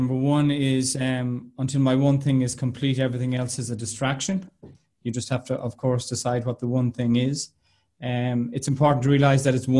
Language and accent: English; Arigna, Connacht, Ireland; accent: Arigna; and that happens to me with my lovely Arigna accent